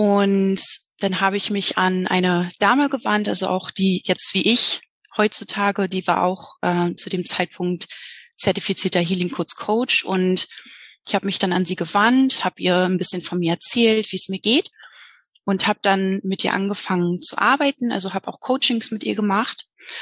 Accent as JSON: {"language": "German", "region": "Berlin", "country": "Germany", "said": "ich bin 32 Jahre alt. Ich komme aus Berlin, bin jedoch gerade in Mexiko."}